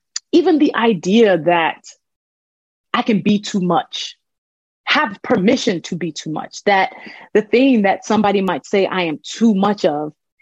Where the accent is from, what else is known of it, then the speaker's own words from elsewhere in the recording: Nigeria; growing up in Nigeria